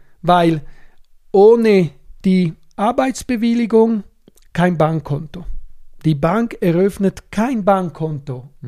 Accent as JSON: {"language": "German", "country": "Switzerland", "said": "bei uns in der Schweiz"}